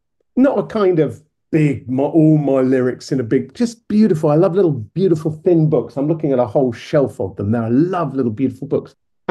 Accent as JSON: {"language": "English", "town": "Hastings", "region": "South East England", "country": "United Kingdom", "tie": "born or raised there", "said": "And then the 11th of May in my hometown of Hastings."}